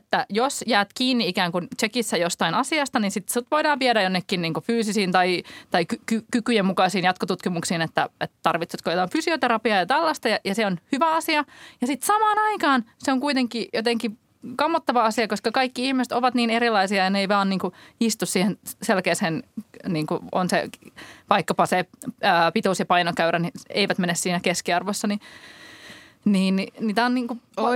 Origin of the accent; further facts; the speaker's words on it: Turku, Southwest Finland, Finland; now in Helsinki, Finland; usein kun olen itse Turusta kotoisin